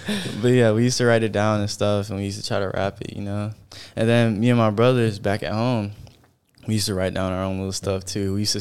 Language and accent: English; Mount Clemens, Michigan, United States; I'm from Mount Clemens, Michigan. It's a little small city, like 5 miles away from Detroit, you know.